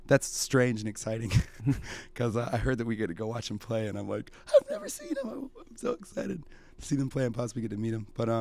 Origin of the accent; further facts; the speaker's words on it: Greenville, North Carolina, United States; now in Baltimore, United States; We're from Greenville, North Carolina. That's where we got our start playing. I've known Garrett, the keyboardist, since I was about 15, and met William in college. So, yeah, we came out of Greenville, but we've been living up in Baltimore collectively for only about 2 months now.